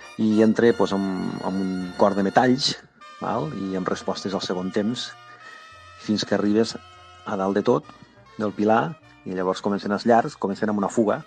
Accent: Golmés, Catalonia, Spain; ho feia des del meu poble natal, Golmés, i anava en bicicleta

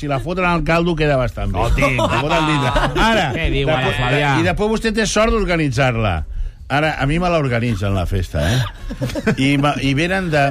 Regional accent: Catalonia, Spain; Som catalans, Som catalans

